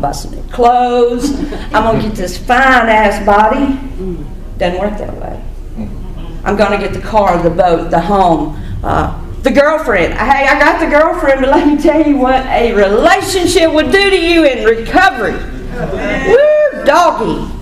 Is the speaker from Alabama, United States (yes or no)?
yes; Arab, Alabama, United States; also born or lived in Baton Rouge, Louisiana; I grew up in Arab, Alabama, God's country.